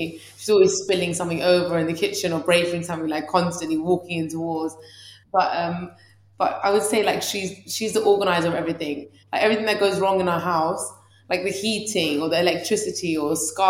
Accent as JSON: {"language": "English", "region": "London", "country": "United Kingdom", "tie": "born or raised there", "said": "even though I was born in England, it's very weird. I'd say I'm Iranian if someone asked me where I'm from, but culturally, I'm a lot more similar to English people. That's because I was born and raised here."}